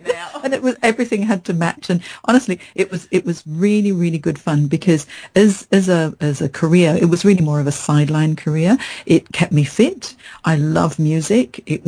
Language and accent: English; Hong Kong; also born or lived in Minnesota, United States; because that's my home. I'm half Chinese, half English, and I grew up in Hong Kong